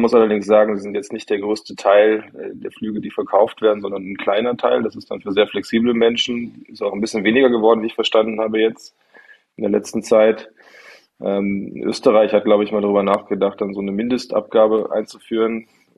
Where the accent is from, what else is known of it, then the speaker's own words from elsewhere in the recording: Bavaria, Germany; Ich komme ja aus Bayern, da sind die 4 Landkreise mit der schlechtesten Anbindung Deutschlands.